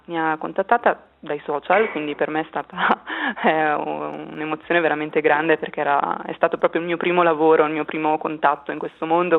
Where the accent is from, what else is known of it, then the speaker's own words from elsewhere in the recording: Cademario, Ticino, Switzerland; sono cresciuta e abito tutt'oggi a Cademario, quindi nel Malcantone.